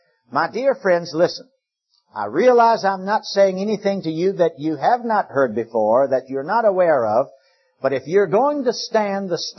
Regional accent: Richmond, Virginia, United States; Recently, Louise and I were up in my hometown of Richmond, Virginia.

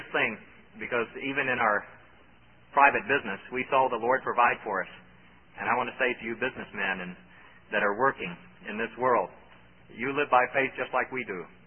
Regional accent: Ohio, United States; born there; I was born in Ohio and came south and found a lovely southern bride

